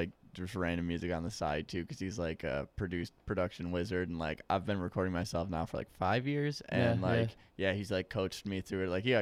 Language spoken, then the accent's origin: English; Janesville, Wisconsin, United States; Yeah, I'm from Janesville.